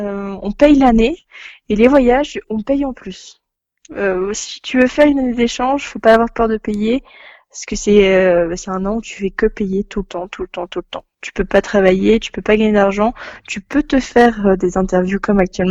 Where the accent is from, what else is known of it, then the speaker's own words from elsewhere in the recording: France; accent: French; Désolé avec mon accent français.